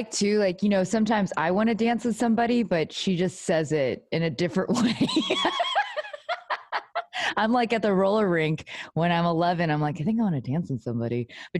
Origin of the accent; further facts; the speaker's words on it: Texas, United States; I think it's because I'm from Texas.